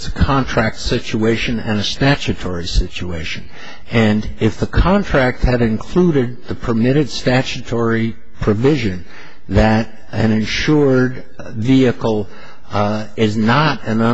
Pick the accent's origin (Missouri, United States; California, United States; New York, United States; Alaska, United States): New York, United States; I am a New Yorker.